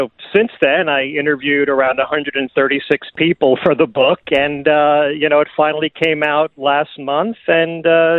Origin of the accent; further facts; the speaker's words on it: New York City, New York, United States; I grew up in Brooklyn and Queens, in New York.